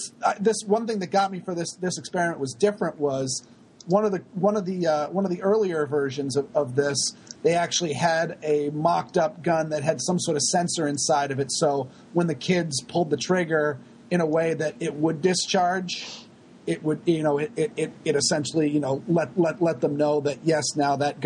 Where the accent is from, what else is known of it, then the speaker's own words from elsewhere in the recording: Maine, United States; Cause I mean, I grew up in Maine.